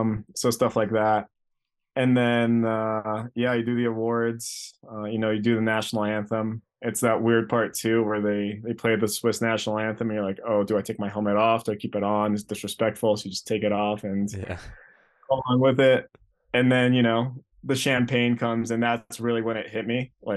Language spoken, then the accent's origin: English; Greece; So then my mom met my dad in Greece on vacation, basically. And then, she decided to stay and have a family. So I was raised